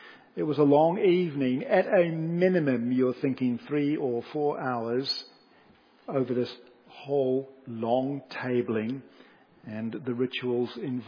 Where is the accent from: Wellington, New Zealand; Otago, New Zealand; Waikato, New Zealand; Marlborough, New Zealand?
Wellington, New Zealand; Silverstream; I grew up in Silver Stream, New Zealand, as you're probably aware.